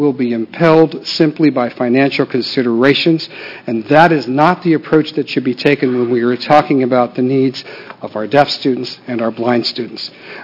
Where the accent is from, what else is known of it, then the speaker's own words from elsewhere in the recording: Salem, Oregon, United States; from Salem. I'm a former state representative and a former state senator. I represented this area five terms in the House